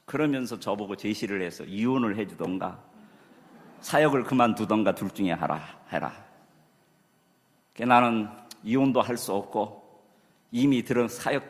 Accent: Chungcheong, South Korea; 제 고향이 충청도입니다.

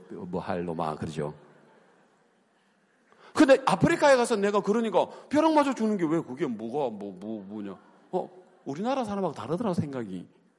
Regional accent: Hapcheon, South Gyeongsang, South Korea; now in Daegu, South Korea; 합천이 고향이에요. 합천 가요. 합천에서 대구로 나와가지고 왜 나왔느냐? 우리 원래 고향이 있어요. 해인사 그 절 위에 하늘 아래 첫 동네예요.

